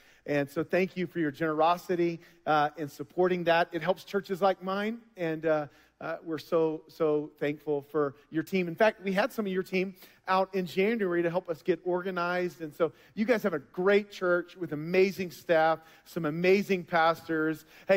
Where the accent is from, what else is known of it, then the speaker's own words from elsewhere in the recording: Austin, Texas, United States; And so I come all the way from Austin, Texas, the greatest country in America.